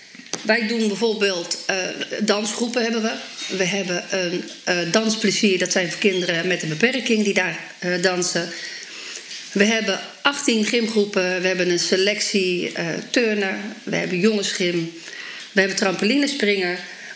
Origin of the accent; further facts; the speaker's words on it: Sliedrecht, South Holland, Netherlands; Ik kom uit Sliedrecht